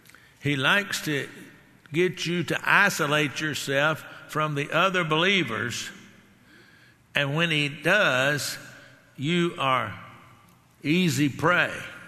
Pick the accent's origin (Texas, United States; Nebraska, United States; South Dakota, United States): Texas, United States; I'm from Texas and I like steak